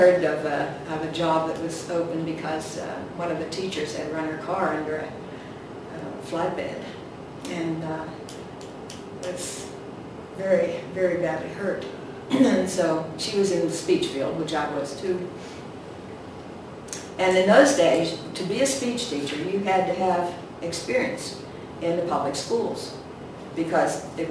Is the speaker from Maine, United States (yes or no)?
no; Slippery Rock, Pennsylvania, United States; I was born and reared in Slippery Rock, one of those rare birds. So I grew up just taking the college for granted.